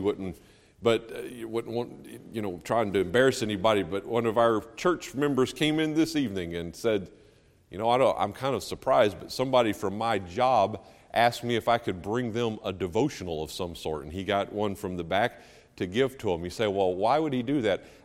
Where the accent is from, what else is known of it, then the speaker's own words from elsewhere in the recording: North Carolina, United States; moved away; I didn't appreciate growing up in North Carolina, and I didn't grow up on the coast, but you know, I grew up in the southeast